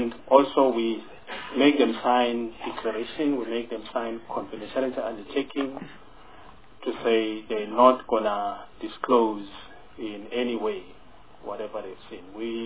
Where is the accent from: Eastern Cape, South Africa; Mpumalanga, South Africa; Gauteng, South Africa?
Mpumalanga, South Africa; I'm also from Mpumalanga